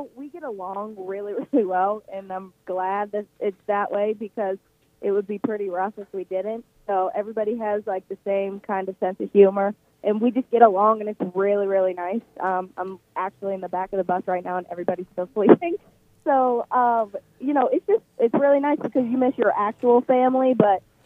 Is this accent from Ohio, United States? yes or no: no; Pittsburgh, Pennsylvania, United States; And I'm from Pittsburgh.